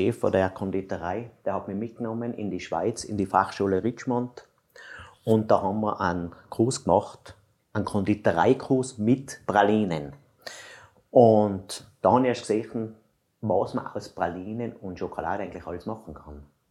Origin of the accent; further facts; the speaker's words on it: Landeck, Tyrol, Austria; ich bin in Landeck da geboren und bin eigentlich in einer Konditoreifamilie von meinen Eltern aufgewachsen.